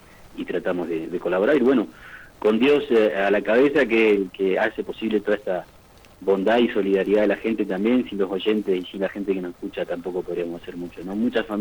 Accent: Neuquén, Argentina; now in Las Ovejas, Argentina; Yo soy nacido y criado allá en Parque Industrial Neuquén. Hace 10 años que vivo acá en Las Ovejas.

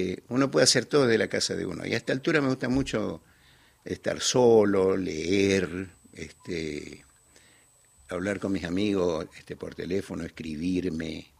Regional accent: Villa Elisa, Argentina; Y vengo de Villa Elisa, sí.

